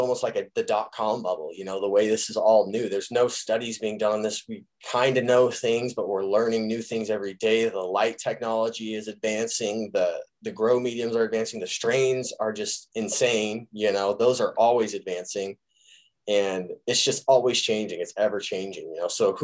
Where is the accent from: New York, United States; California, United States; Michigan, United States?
California, United States; and I'm from California and this has just been the normal. We've always known cannabis, you know, it's been in the neighbor's yard, you know, since we've been little kids